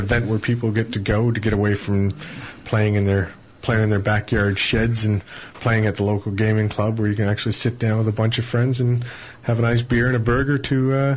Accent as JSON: {"language": "English", "town": "Toronto", "region": "Ontario", "country": "Canada", "tie": "born or raised there", "lives_now": "Tasmania, Australia", "said": "Like originally growing up in Toronto"}